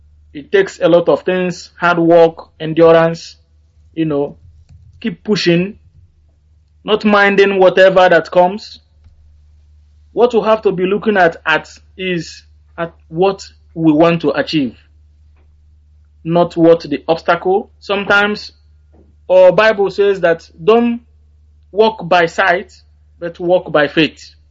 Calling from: London, United Kingdom; I'm calling from London, from Adaba in Uzuwan, Biafra land.

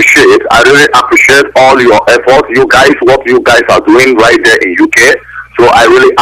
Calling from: India; I am calling from India.

